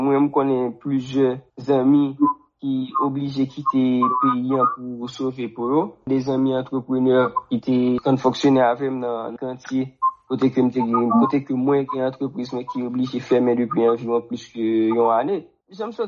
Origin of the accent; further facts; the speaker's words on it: Haiti; Oui, une défaite temporaire parce que, en tant que haïtien